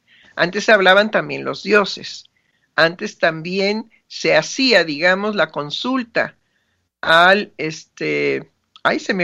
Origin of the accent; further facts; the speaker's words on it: Mexico; no cabe duda que somos mexicanos. Ahí está el diminutivo